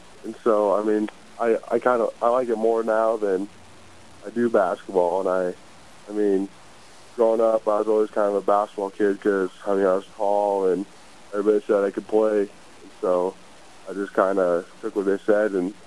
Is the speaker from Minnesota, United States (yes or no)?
no; Nebraska, United States; No, I mean, growing up in Nebraska